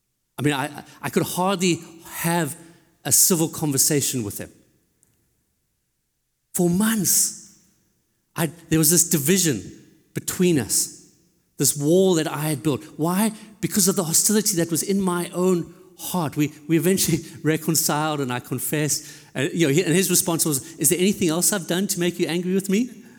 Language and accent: English; South Africa; I grew up in South Africa